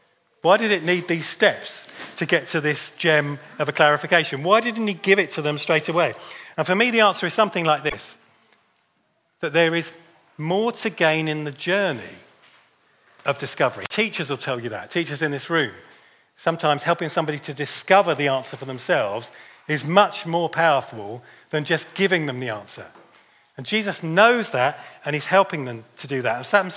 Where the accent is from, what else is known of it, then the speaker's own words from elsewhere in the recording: Wimbledon, London, United Kingdom; now in Staffordshire, United Kingdom; I'm originally from Wimbledon, so I play tennis. You have to if you come from Wimbledon.